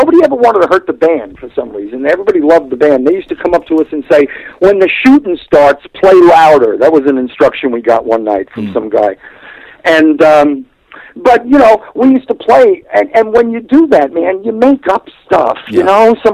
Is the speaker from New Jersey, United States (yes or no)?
yes; New Jersey, United States; moved away as an adult; now in Nashville, United States; I moved there, although I'm from New Jersey, the New Jersey, New York area. I moved to Nashville because I had made some friends there